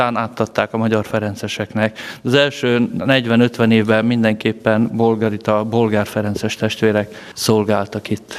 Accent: Győr, Győr-Moson-Sopron, Hungary; azt gondoltam, hogy ott maradok abban az országban, abban a városban, Győrben 3 orosz lakta, tehát így nőttünk fel

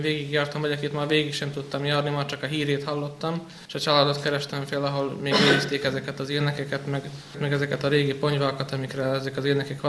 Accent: Rimóc, Nógrád, Hungary; rimóti származású, 1982-ben születtem, úgyhogy belenevelődtem ebbe az egészbe

